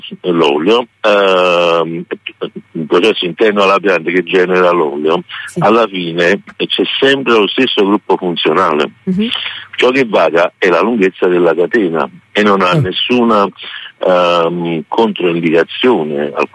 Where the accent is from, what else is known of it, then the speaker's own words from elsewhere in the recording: Ponticelli, Campania, Italy; Sono di Ponticelli.